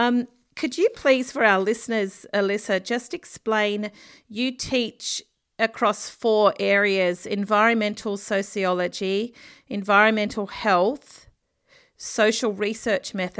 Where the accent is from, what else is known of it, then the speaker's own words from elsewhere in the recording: Australia; I'm an Australian journalist, freelance